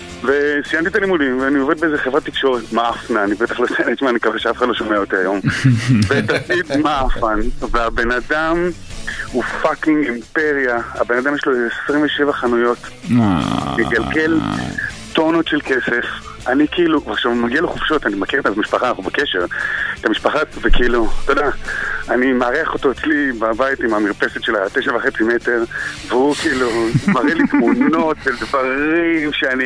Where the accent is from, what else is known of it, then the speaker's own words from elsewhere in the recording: Herzliya, Tel Aviv District, Israel; חבורה, אנחנו חברי ילדות, גדלנו כולנו יחד בהרצליה